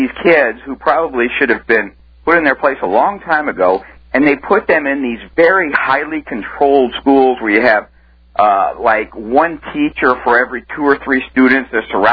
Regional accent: Florida, United States; I was born and raised down there in South Florida myself.

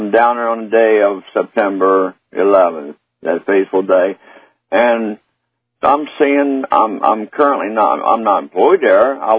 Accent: Washington, District of Columbia, United States; and I live in western Maryland up in the mountain part. And I'm not real familiar. I'm from Washington, D.C., as Alex had read.

